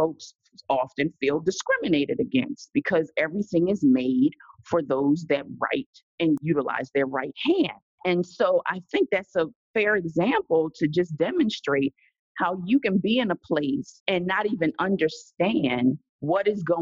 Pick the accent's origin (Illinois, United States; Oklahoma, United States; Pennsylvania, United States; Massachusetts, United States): Pennsylvania, United States; Philadelphia; I'm from Philly, one was from New York, one was from Chicago, one was from Long Beach.